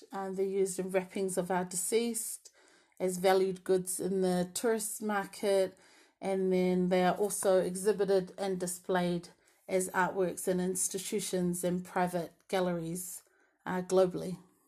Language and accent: English; Wellington, New Zealand; Our family comes from the village of Vaisala in the Itu Asau district of Savai. I'm first generation, born and bred in Wellington, and I still live and work here with my family.